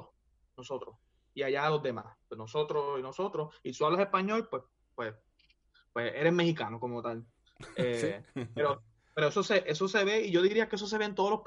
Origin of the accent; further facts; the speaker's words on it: Puerto Rico; somos puertorriqueños y somos parte de Estados Unidos